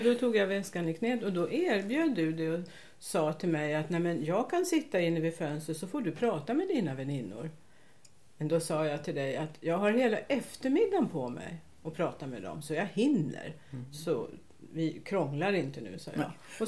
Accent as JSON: {"language": "Swedish", "town": "Stockholm", "region": "Stockholm County", "country": "Sweden", "tie": "born or raised there", "said": "Nej, men då har vi ju nästan varit grannar, för jag är uppvuxen på"}